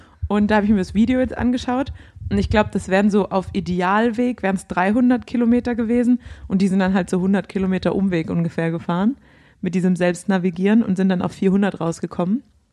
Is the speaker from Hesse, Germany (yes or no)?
no; Baden-Württemberg, Germany; Heilbronn ist meine Hut. Ich bin zwar auf dem Dorf bei Heilbronn aufgewachsen, aber ich bin natürlich in Böckingen, Heilbronn, auf die Schule gegangen.